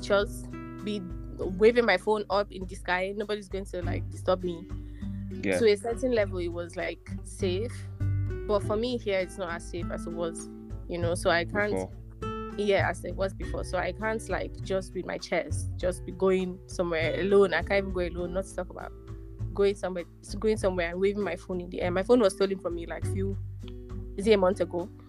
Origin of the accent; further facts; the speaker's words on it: Nigeria; whenever I say